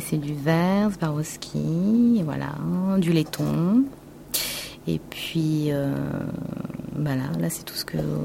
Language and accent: French; Villefranche-de-Rouergue, Occitanie, France; Bah, je suis près de Villefranche-de-Rouergue, voilà.